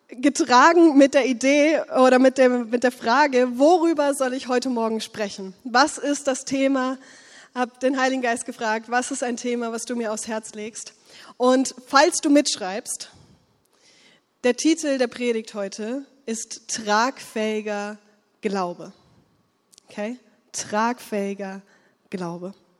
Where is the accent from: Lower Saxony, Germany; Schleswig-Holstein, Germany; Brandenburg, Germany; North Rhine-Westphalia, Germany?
Lower Saxony, Germany; Und wie ihr vielleicht an meinem fehlenden Dialekt hört, komme ich auch nicht hier aus der Gegend ursprünglich, sondern ich komme aus der Nähe von Hannover.